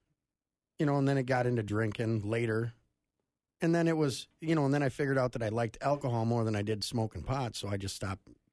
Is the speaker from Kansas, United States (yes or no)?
no; Circle Pines, Minnesota, United States; Yeah, no, I grew up in Circle Pines.